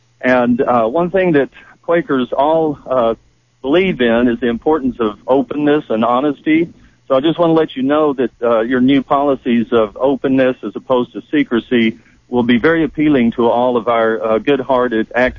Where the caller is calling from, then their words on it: California, United States; We're calling from Riverside County.